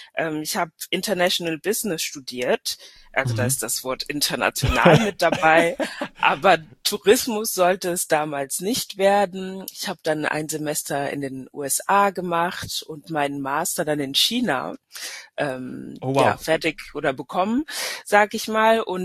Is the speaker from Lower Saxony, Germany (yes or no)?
no; Hesse, Germany; also born or lived in Paris, France; Ich bin tatsächlich in Paris geboren und bin deutsch-französisch aufgewachsen zwischen Hessen und Paris und und wohne jetzt aber wieder in Frankfurt.